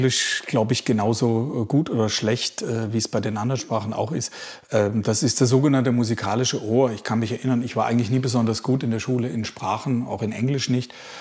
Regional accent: Germany; Ich bin ja kein Engländer, warum sollte ich denn so sprechen? Ich bin doch Deutscher.

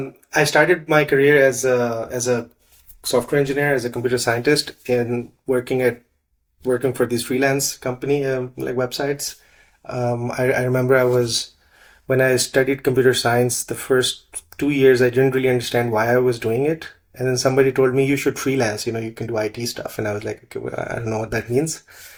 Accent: Lahore, Punjab, Pakistan; English is a second language; moved away as an adult; I come from Pakistan, as you said, from Lahore, which is one of the biggest cities.

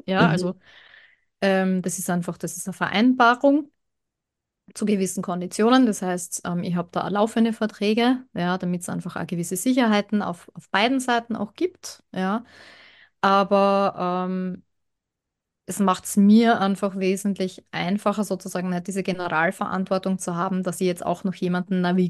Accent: Austria; wie es bei uns in Österreich ist.

